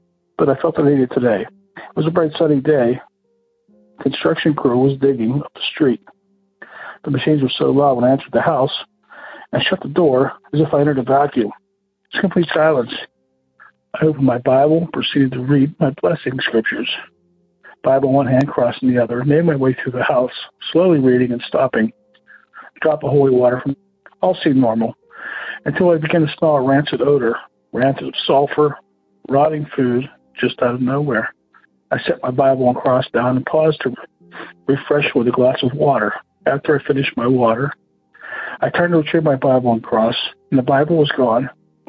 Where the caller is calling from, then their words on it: Pennsylvania, United States; I'm calling back from Western PA.